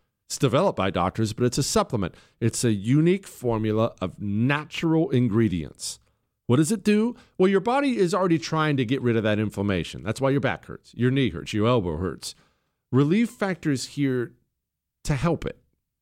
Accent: United States; I'm thrilled because I'm an American.

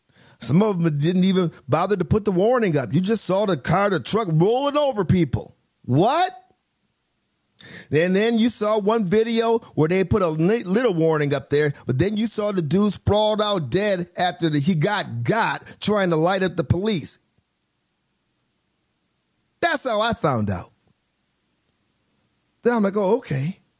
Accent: Phoenix, Arizona, United States; sitting in for the Jesse Kelly Show. I hail from Phoenix, Arizona. My show is in Phoenix and Tucson.

